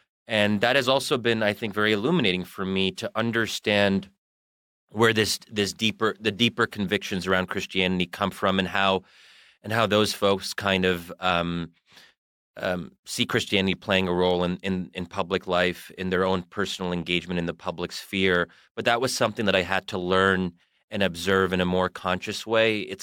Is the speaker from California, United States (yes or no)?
no; Bryn Mawr, Pennsylvania, United States; So outside of Philadelphia, in a town called Bryn Mawr.